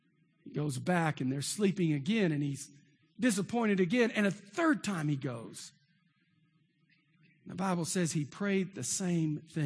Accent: Texas, United States; I'm from Texas, guys. You know how we Texans are. We don't quit.

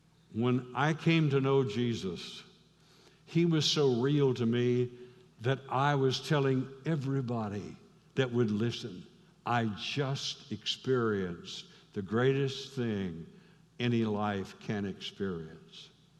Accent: Missouri, United States; The farm where I grew up in South Missouri

